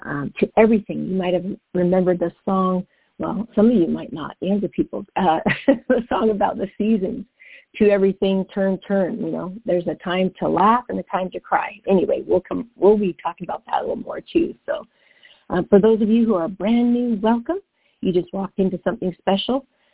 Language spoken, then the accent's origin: English; Netherlands; I am from the Netherlands. Of course